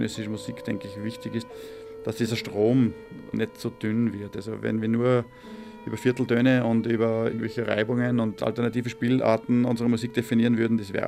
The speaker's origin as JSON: {"language": "German", "town": "Linz", "region": "Upper Austria", "country": "Austria", "tie": "born there", "lives_now": "Vienna, Austria", "said": "Geboren bin ich in Linz, eher zufällig. Und bin also 85 nach Wien gekommen."}